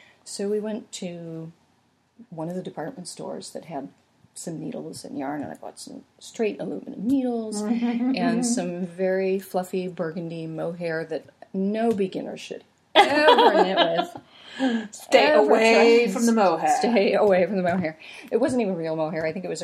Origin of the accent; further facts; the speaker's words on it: Indiana, United States; So I am a Hoosier girl, born and bred.